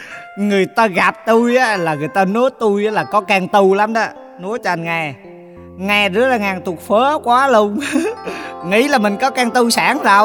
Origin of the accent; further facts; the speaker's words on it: Quang Nam, Vietnam; Dạ em là người sinh ra và lớn lên ở xứ Quảng.